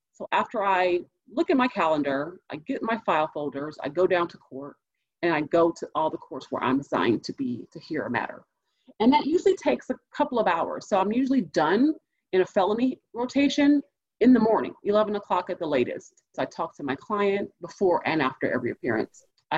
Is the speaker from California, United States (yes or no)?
yes; Los Angeles, California, United States; I'm a first-generation college student and first-generation professional. I grew up in South